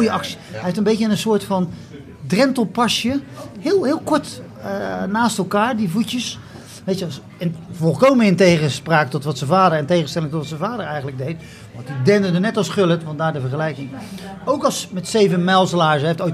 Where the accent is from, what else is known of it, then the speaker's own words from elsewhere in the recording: Rotterdam, South Holland, Netherlands; Nou, ik kom uit Rotterdam.